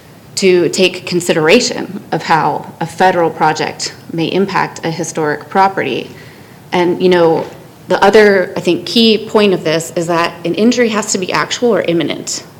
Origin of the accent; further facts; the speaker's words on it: Middletown, United States; I grew up in Middletown, so it's nice to be able to see some family on my trip back.